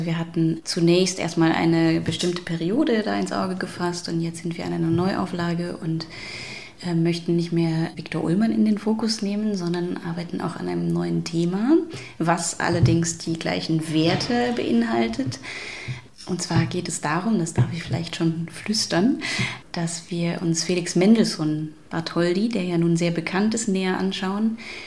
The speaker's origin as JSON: {"language": "German", "country": "Germany", "said": "wie wir als Deutsche mit dieser Schuld leben"}